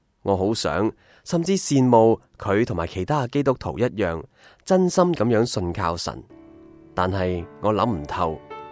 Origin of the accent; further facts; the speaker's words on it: northern China, China; 我则是来自北方的农村，